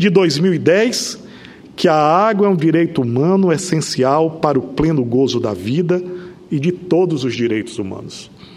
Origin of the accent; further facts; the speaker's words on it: Bahia, Brazil; porque vim da Bahia. E como bom baiano